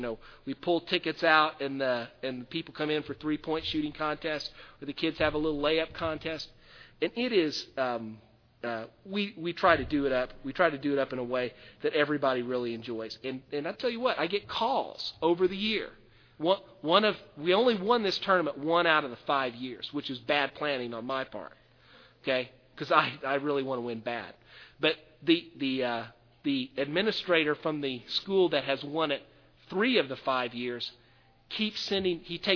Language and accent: English; Lancaster, Pennsylvania, United States; because we're from Lancaster, Philadelphia's close.